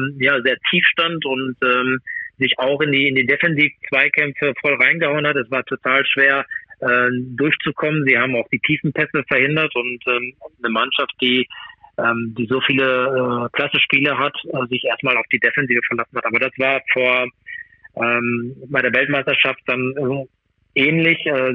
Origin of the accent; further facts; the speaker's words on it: Germany; Ich bin Deutscher, und von daher bin ich natürlich auch Deutschland auch zugewandt.